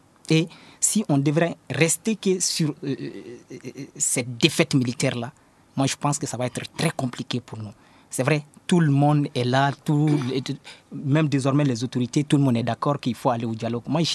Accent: Mali; Oui, en tant que malien, certainement déçu.

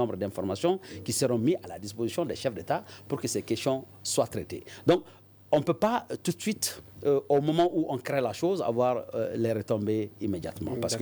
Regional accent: Mali; Et pourtant, je suis chez moi, au Mali

